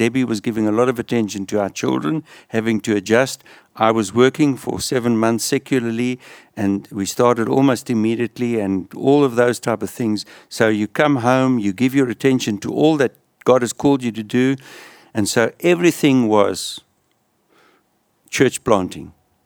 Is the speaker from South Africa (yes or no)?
yes; South Africa; English is a second language; although I had Dutch parents growing up in South Africa, I'd never learned to read or write it